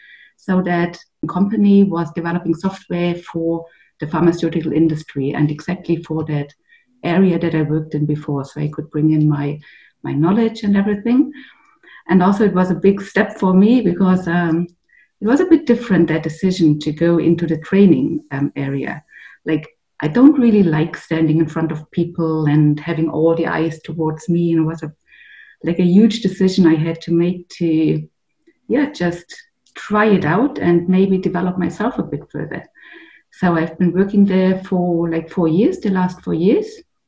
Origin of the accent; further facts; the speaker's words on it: Stuttgart, Baden-Württemberg, Germany; English is a second language; Yeah, I come originally from Stuttgart